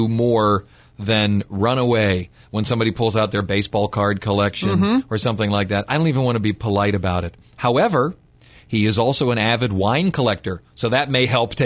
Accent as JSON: {"language": "English", "town": "Cleveland", "region": "Ohio", "country": "United States", "said": "I know. I'm from Cleveland. I'm supposed to love, love, love baseball."}